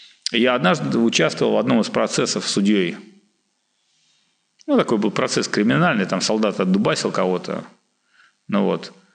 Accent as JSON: {"language": "Russian", "town": "Lakhta", "region": "Saint Petersburg", "country": "Russia", "said": "Я из Лахты."}